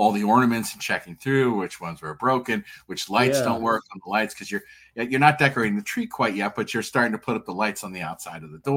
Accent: Delaware, United States; Oh, I grew up in Delaware.

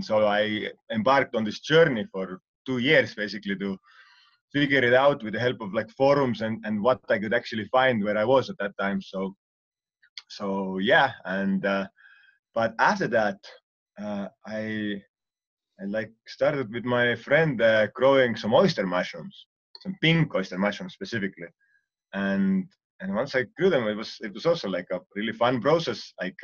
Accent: Estonia; because I'm from Estonia, and that's very common that everybody goes and picks their own mushrooms in autumn time.

